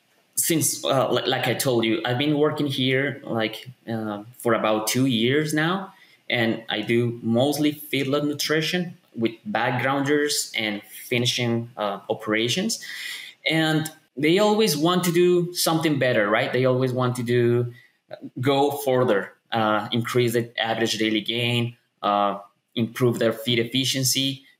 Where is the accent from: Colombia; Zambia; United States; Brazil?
Colombia; I was in Colombia. I'm from Colombia, so I was working there.